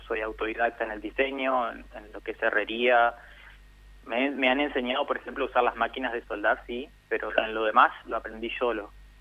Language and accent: Spanish; María Grande, Entre Ríos, Argentina; Soy de María Grande, Entre Ríos.